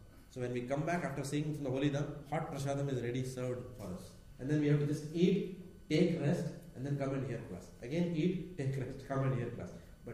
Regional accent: Mumbai, Maharashtra, India; I was also from Bombay.

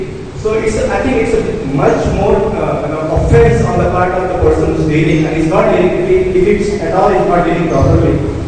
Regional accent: Ayodhya, Uttar Pradesh, India; I come from Ayodhya, so I know the story.

